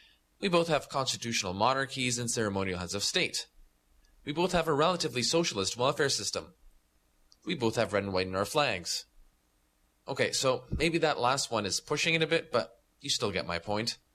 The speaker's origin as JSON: {"language": "English", "country": "Canada", "said": "Seeing how well Danes speak English makes me long to be able to say the same thing about my home country. Unfortunately, we still have a long way to go in Canada."}